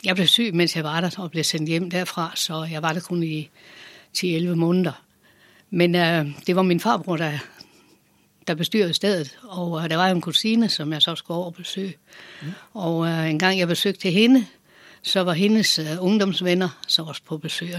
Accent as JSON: {"language": "Danish", "town": "Gravballe", "region": "Central Denmark Region", "country": "Denmark", "said": "Jamen, jeg er fra den anden del af landet. Jeg kommer fra Gravballe."}